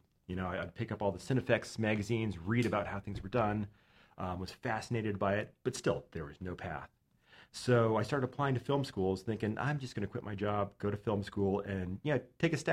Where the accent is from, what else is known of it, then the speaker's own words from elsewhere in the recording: Phoenix, Arizona, United States; also born or lived in Toronto; now in Los Angeles, United States; I was born in Toronto, grew up in Arizona.